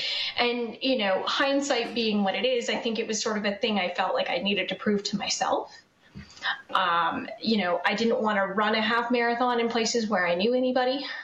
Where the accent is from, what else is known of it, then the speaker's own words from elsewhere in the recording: Canada; but I'm Canadian, we don't litter.